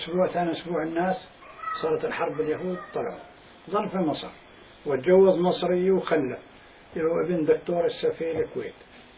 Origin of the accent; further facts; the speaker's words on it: Palestine; moved away; لما طلعنا من فلسطين